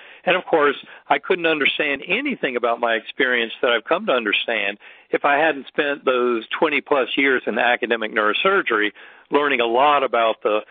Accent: Winston-Salem, North Carolina, United States; I grew up in Winston-Salem, and I love North Carolina. I still have family there.

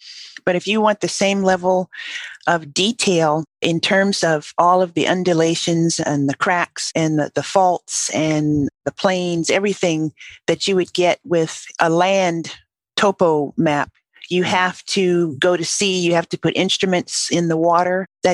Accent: Hawaii, United States; So I grew up in the Hawaiian Islands, so I always start there.

